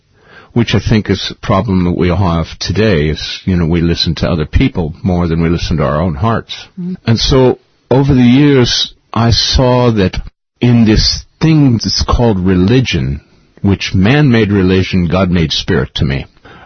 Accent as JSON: {"language": "English", "town": "Youngstown", "region": "Ohio", "country": "United States", "tie": "born or raised there", "moved": "yes", "lives_now": "Mount Madonna, United States", "said": "But I grew up in a place called Youngstown, Ohio, which is in middle America, which, like I said, was a mafia town"}